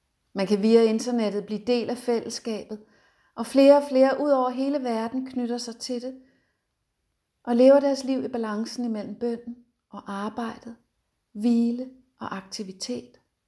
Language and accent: Danish; East Denmark, Denmark; Kender det ikke fra Øst-Danmark, hvor jeg er vokset op og bor.